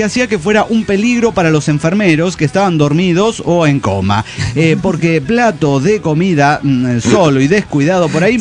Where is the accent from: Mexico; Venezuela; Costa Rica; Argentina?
Mexico; Chihuahua; accent: neutral Spanish, like chilango; ¿Cómo que extraño si soy de Chihuahua? Y así, bueno, ya me dicen que no hablo como un chihuahuense, que tengo acento como de chilango o de las afueras.